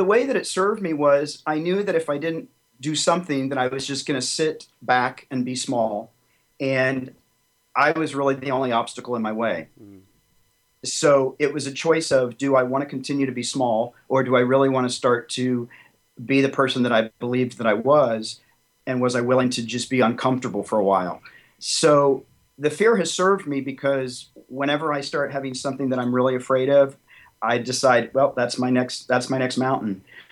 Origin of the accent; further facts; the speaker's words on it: Tennessee, United States; you know, I grew up in Tennessee, and I decided that I wanted to be an accountant